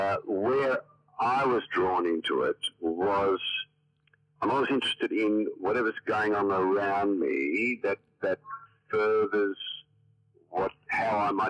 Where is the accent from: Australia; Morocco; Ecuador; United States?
Australia; also born or lived in Netherlands; I feel perfectly 100% Australian.